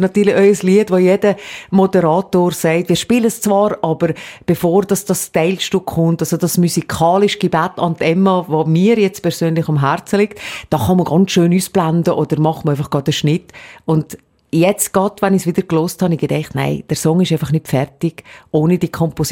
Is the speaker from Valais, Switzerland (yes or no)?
yes; Gampel, Valais, Switzerland; Ich bin in Gampel aufgewachsen unter anderem